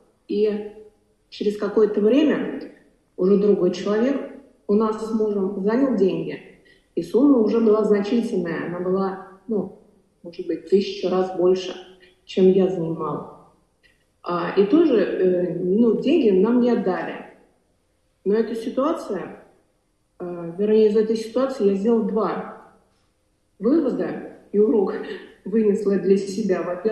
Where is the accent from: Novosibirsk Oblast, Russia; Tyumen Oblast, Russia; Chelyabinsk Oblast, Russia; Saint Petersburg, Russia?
Saint Petersburg, Russia; я из Ленинграда.